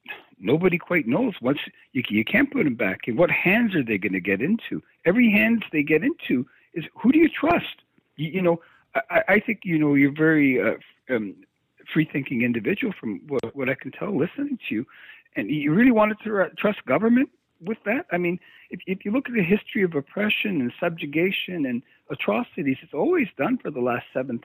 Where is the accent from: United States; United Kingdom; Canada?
Canada; You know, I grew up in Canada, but we listened to a lot of U.S. news.